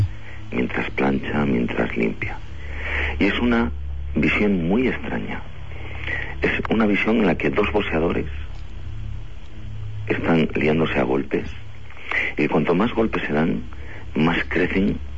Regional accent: Castile and León, Spain; empecé a especializarme un poquito en mi tierra, en Castilla y León

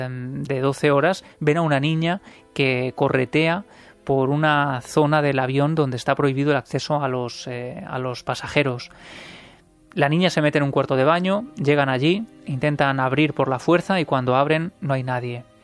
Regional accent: Ciudad Real, Castilla-La Mancha, Spain; Como decía, yo soy de Ciudad Real, vivo allí

